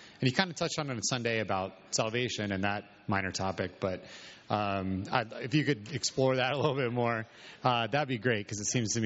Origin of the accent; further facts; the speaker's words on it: Arizona, United States; This topic close to me, growing up in Arizona, and kind of one of my questions, I guess, is more just kind of understanding.